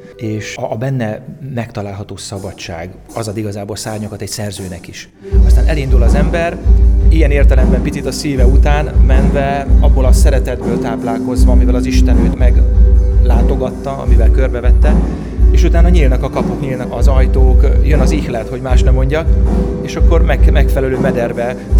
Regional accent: Hungary; Mi itt magyarok vagyunk, magyar szívet akarjuk megszólítani magyar énekekkel, magyar hangon

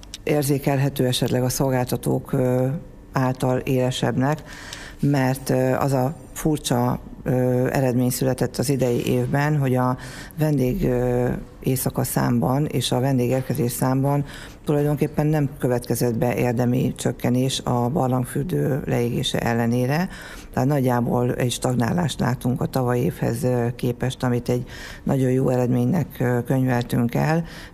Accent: Miskolc, Borsod-Abaúj-Zemplén, Hungary; szerencsések vagyunk, hogy miskolciak vagyunk

